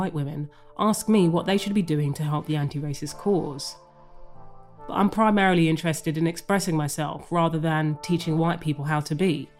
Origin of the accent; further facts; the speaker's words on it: London, United Kingdom; growing up in London was a very multiracial environment.